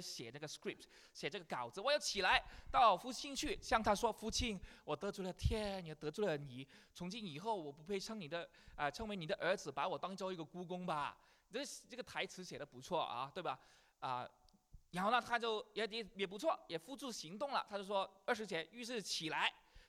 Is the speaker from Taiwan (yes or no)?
no; China; 我们中国人通常怎么讲？